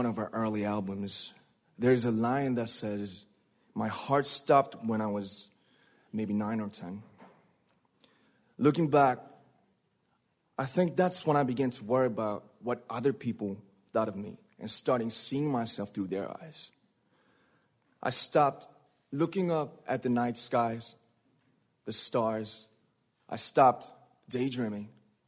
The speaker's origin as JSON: {"language": "English", "town": "Ilsan", "region": "Gyeonggi Province", "country": "South Korea", "tie": "born or raised there", "second_language": "English", "said": "I was born in Ilsan, a city near Seoul, South Korea. It is a really beautiful place with a lake, hills, and even an annual flower festival. I spent a very happy childhood there, and I was just an ordinary boy."}